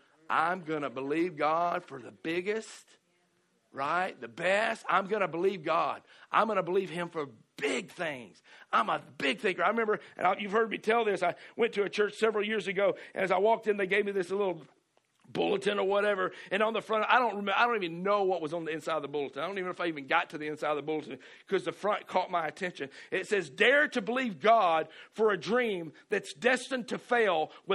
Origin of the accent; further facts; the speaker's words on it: the South, United States; You know, when I see that word dare, I'm from the South. Right? So I understand that word dare, because down in the South, we have this thing called a double dog dare.